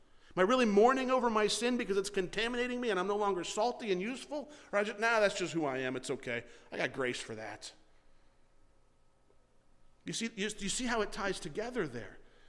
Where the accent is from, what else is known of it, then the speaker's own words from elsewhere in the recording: Florida, United States; Growing up in Florida, I spent a lot of time at the beach.